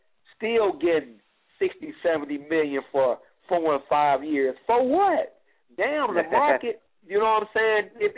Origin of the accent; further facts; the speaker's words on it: Ohio, United States; now in Dallas, United States; I love the Cavs. It's my hometown. But I'm down here in the D, not the D-E like Detroit, but the D-A. I'm in Dallas, man.